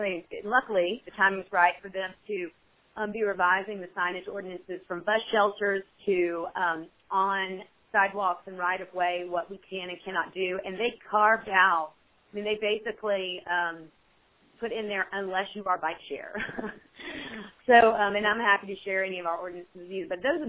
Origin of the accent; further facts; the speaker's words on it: Birmingham, Alabama, United States; Yeah, I'm from Birmingham.